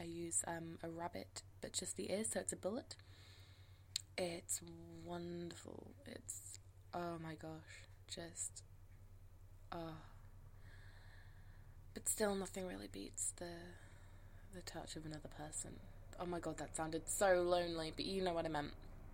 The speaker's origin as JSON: {"language": "English", "region": "England", "country": "United Kingdom", "said": "considering that I am English."}